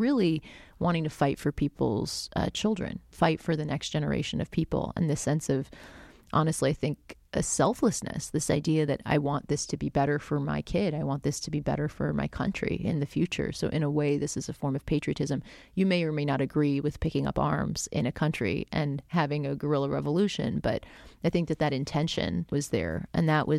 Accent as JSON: {"language": "English", "region": "Florida", "country": "United States", "tie": "born or raised there", "said": "I grew up in South Florida"}